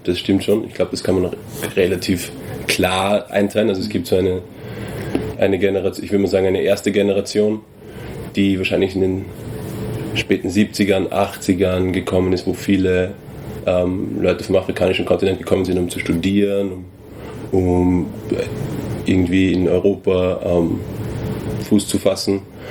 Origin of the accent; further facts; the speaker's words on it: Nigeria; also ich sage es immer vieles aus nigerianischer Perspektive, aber gerade als Nigerianer ist es auffällig